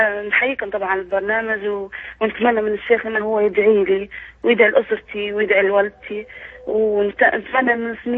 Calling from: Libya; شاركت لما قلت لكم أنا من ليبيا من الواحات

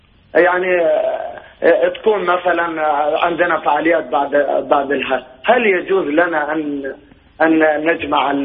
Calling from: United Arab Emirates; لك مكان كبير عندنا في الإمارات طبعا.

